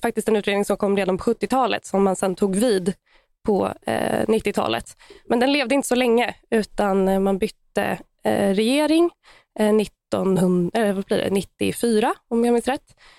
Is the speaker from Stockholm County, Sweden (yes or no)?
yes; Stockholm, Stockholm County, Sweden; eftersom att jag är stockholmare själv och därmed också patient i regionen